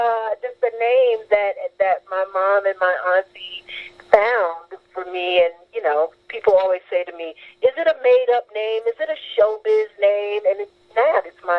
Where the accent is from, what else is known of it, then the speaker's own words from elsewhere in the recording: Brooklyn, New York, United States; I loved growing up in Brooklyn. I loved it, and I still love Brooklyn very, very much.